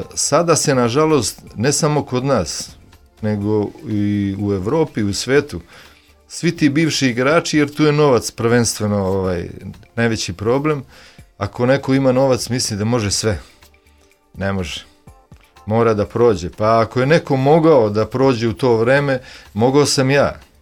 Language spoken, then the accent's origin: Serbian; Raška, Šumadija and Western Serbia, Serbia; Srećom, ja sam rodom iz Raške, imao sam tamo i napravio kuću svoju, sve, i kafić i ovo.